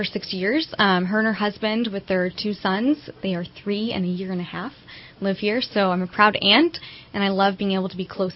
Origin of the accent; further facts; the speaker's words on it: Waco, Texas, United States; also born or lived in Houston / Dallas; I came directly from Waco. I've spent some time in Houston, Texas, and Dallas, Texas.